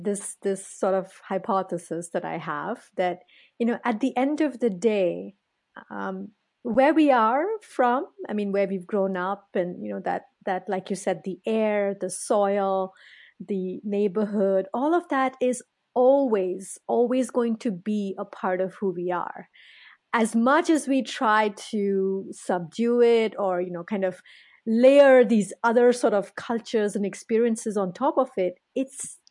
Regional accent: India; now in United States; I'm from India, but I haven't lived there for a long, long time.

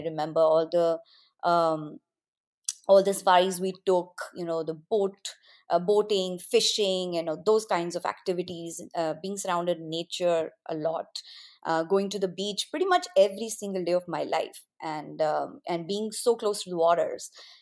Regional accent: Dar es Salaam, Tanzania; also born or lived in Mwanza; So I was born in Mwanza, which is basically non-part of Tanzania. And I lived there probably, I'm guessing, 3 or 4 years. Until like my parents moved out to Dar es Salaam, which is a much bigger city.

